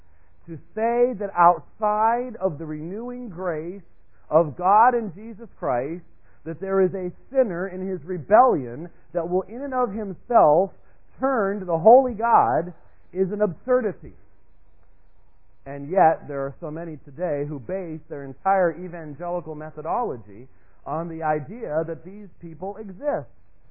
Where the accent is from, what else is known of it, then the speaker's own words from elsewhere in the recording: Minneapolis, Minnesota, United States; born there; Actually, I was born in Minneapolis, so I do remember a little bit about it, but haven't been there in a long time.